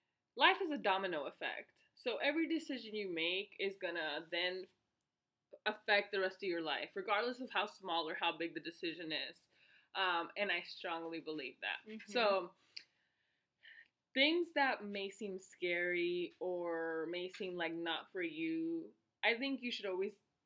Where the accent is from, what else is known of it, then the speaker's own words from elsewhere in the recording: Florida, United States; I'm from the country, I'm from Florida, but I'm from a part of Florida that's very southern, very country.